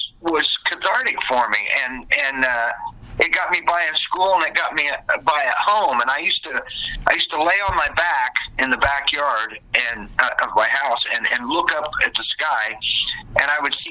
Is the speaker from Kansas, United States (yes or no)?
no; Kokomo, Indiana, United States; Yeah, I grew up in Kokomo, Indiana. It's a town about 50 miles north of the Indianapolis Motor Speedway where the 500 settled.